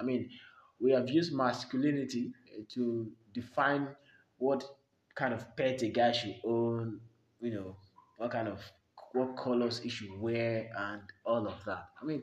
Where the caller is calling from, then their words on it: Kaduna State, Nigeria; I come from Nigeria, I live in Nigeria, and as a matter of fact, I'm recording live from northwestern part of Nigeria, Kaduna State, and that's where I'm recording from.